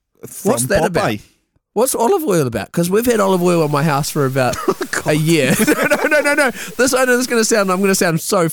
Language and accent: English; New Zealand; like I'm from New Zealand, I'm like, yeah, that sounds awesome.